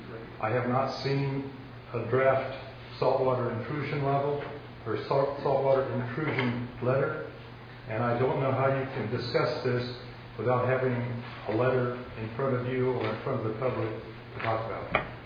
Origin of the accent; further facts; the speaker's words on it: Nipomo, California, United States; from Napomo.